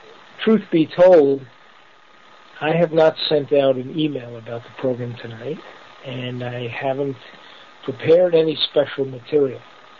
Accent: New York City, New York, United States; especially if you grew up in the culture I grew up in New York City, where so many people actually, I believe, derive their self-worth from identity with certain sports teams and sports franchises.

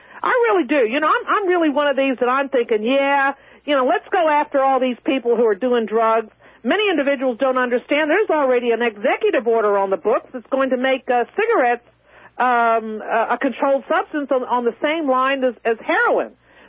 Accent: United States; I'm an American, and that's dealt with a C. I'm not a communist American, sir. I'm an American.

